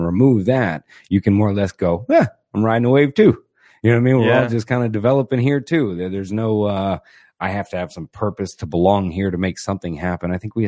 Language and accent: English; Florida, United States; being born and raised in Florida around here, man